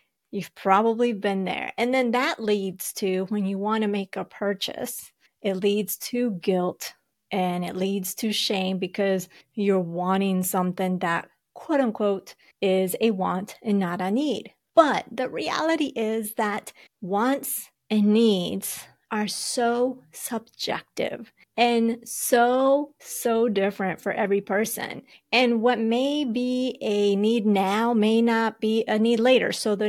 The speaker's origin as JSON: {"language": "English", "country": "Colombia", "said": "I'm from Colombia, but being from Colombia, not everybody from Colombia likes coffee, let's be real."}